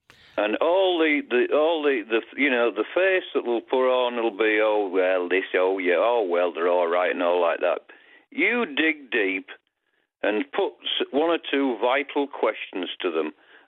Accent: England, United Kingdom; I'm from Britain. I'm English.

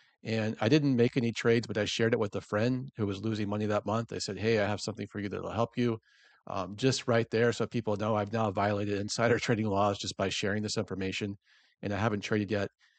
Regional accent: Georgia, United States; I grew up in Georgia, middle class family, first of my family to leave the South to attend college at UPenn-Wharton.

